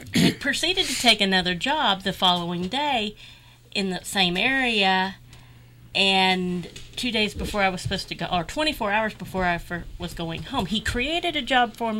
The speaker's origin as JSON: {"language": "English", "town": "Branson", "region": "Missouri", "country": "United States", "said": "and I came from the Branson area, so I was already into country music."}